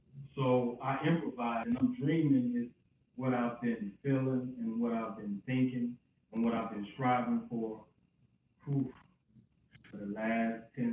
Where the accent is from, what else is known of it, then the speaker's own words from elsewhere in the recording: Mississippi, United States; He's a little bitty guy, but I'm from Mississippi. So Mississippi is always going to get picked on no matter